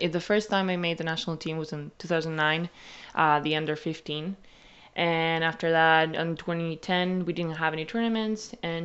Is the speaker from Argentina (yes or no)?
yes; Buenos Aires, Argentina; I grew up in Buenos Aires, Argentina, and I started playing basketball when I was 14 years old.